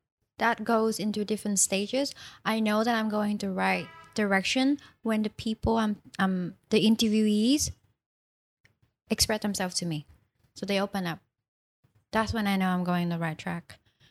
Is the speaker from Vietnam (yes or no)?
yes; Hanoi, Vietnam; accent: standard Vietnamese; English is a second language; Whereas I'm also from Hanoi, which is this quotation mark, the standard Vietnamese.